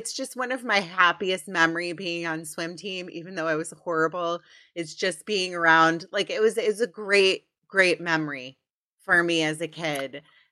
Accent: Potomac, Maryland, United States; I grew up in Potomac, Maryland. Everyone swam.

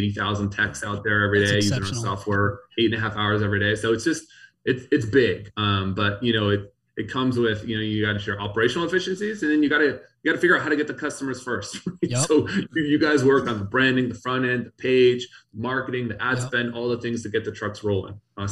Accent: California, United States; I grew up you know, my dad was in tech, and so I kind of grew up around in tech in the Bay Area.

